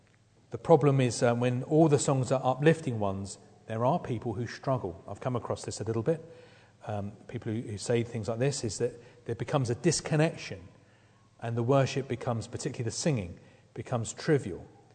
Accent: United Kingdom; as a British person, in fact, as a half Scottish person, and as a man

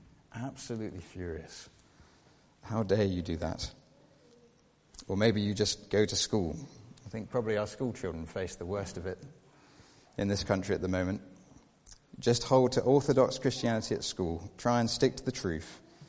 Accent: United Kingdom; And did you not know that I am British

